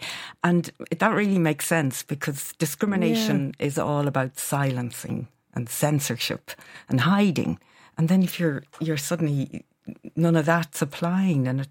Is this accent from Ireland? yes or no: yes; Ireland; this is part of who we are as Irish people.